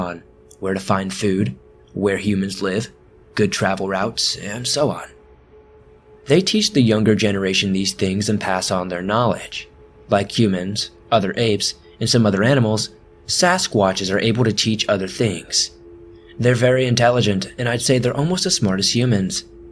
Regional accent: Oklahoma, United States; So I grew up in Oklahoma with her mainly.

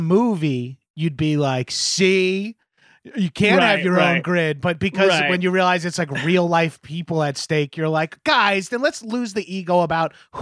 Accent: New York, United States

